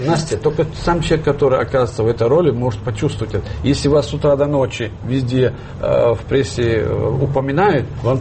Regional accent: Grozny, Chechnya, Russia; born there; я сам родился в Грозном

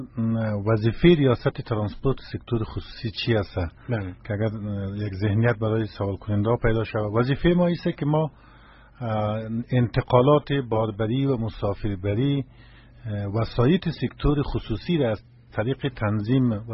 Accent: Afghanistan; ما به عنوان یک افغان

